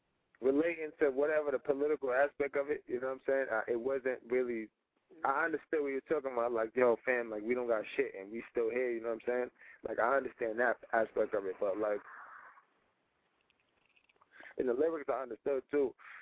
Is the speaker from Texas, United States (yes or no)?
no; Brooklyn, New York, United States; And that's for me because I was from Brooklyn, like a nigga from uptown might say … or some shit